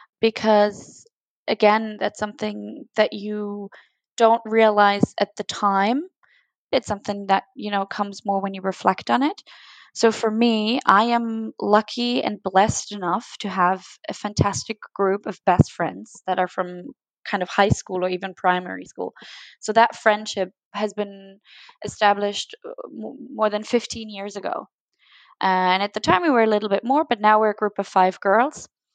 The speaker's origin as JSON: {"language": "English", "region": "Rhineland-Palatinate", "country": "Germany", "tie": "born or raised there", "said": "I grew up in Germany. Actually, I grew up in the southern part of Germany along the German Wine Street, which is very beautiful, but also somewhat rural. So I'm kind of a country girl."}